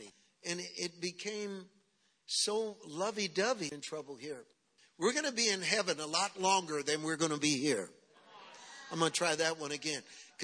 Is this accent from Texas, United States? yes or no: no; Berkeley, California, United States; and you have to understand, I'm from Berkeley. I spent 10 years on the University of Berkeley campus.